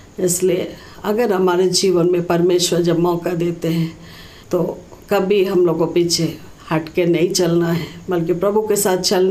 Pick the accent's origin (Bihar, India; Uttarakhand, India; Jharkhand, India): Jharkhand, India; हम झारखंड के रहने वाले हैं और हम एक नामधारी मसीह में परिवार में थे और नामधारी चर्च में हम जाते भी थे